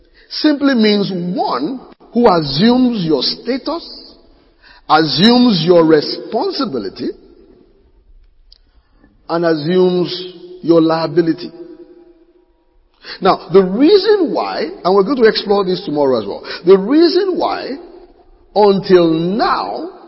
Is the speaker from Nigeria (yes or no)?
yes; Ogun, Nigeria; Now, in my head, as a Nigerian Yoruba Ijebu boy, when I hear son, is the opposite of daughter.